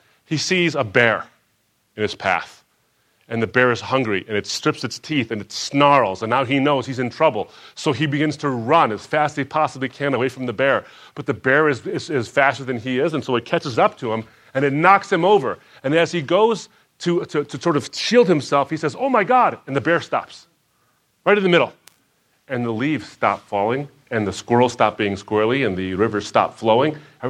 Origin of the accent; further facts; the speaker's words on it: Detroit, Michigan, United States; Now, when I grew up in the Detroit area, in the suburb I grew up in, it was largely homogenous, very, very white.